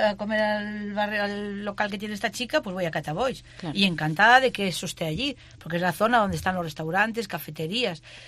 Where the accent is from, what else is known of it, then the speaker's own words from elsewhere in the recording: Santa Marina, Spain; yo es que yo soy de Santa Marina.